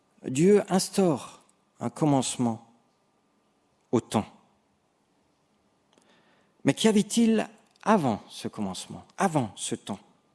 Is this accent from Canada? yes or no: no; Grand Est, France; also born or lived in Lunéville; now in Saint-Genis-Pouilly, France; je suis originaire d'Alsace.